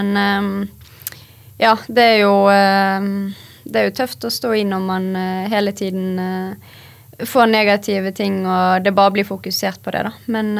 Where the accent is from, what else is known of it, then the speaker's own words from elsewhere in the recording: Bergen, Vestland, Norway; Vi er jo bergensere, så vi må tørre å si det.